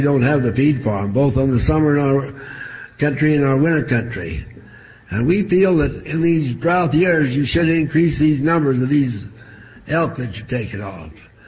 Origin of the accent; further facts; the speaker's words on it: Beaver, Utah, United States; from Beaver.